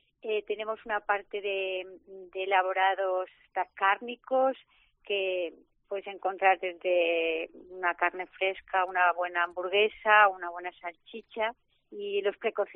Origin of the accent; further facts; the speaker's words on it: Teruel, Aragon, Spain; llevamos toda la vida, desde hace 4 generaciones que estamos en lo que es el comercio. Uh-huh. Somos de Teruel.